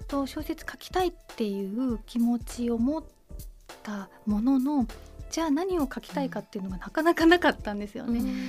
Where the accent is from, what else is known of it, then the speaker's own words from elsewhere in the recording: Toyama, Japan; 自分が富山県っていう地方都市に生まれ育ったってことの2点が